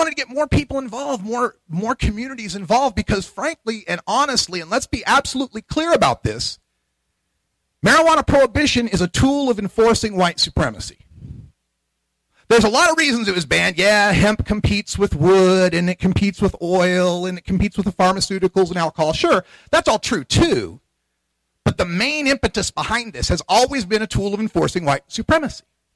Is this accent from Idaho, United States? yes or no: yes; Idaho, United States; Now, granted, I'm from Idaho, so that's gonna shift the curve a little bit, but I've been all over the country, California, Washington, New York.